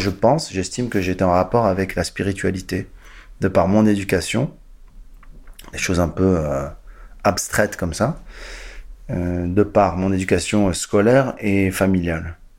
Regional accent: Casablanca, Casablanca-Settat, Morocco; born there; Moi, je suis née à Casablanca, au Maroc, un jour d'avril 71. Donc il y a 50 ans à peu près, waouh, c'est beaucoup, dans une famille séfarade, juive marocaine, traditionnaliste.

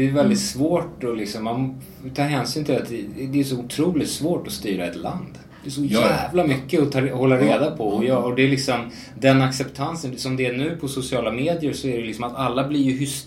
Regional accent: Stockholm, Stockholm County, Sweden; när man kommer ut som stockholmare, man kommer ut så här, shit, liksom

